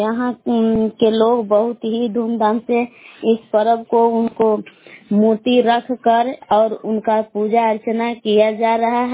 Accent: Belaw, Bihar, India; ग्राम बेलाव जिला कैमूर भभुआ के निवासी हूँ।

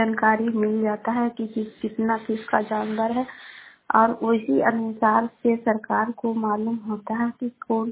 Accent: Bihar, India; मैं गोवा से त्रिपुरा से बोल रही हूँ। मैं पटना जिला के रहने वाली हूँ।

